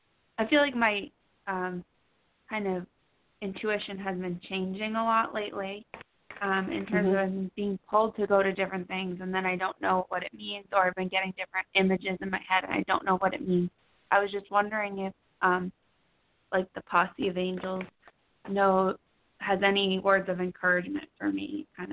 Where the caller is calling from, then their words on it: Boston, Massachusetts, United States; I'm calling from Boston.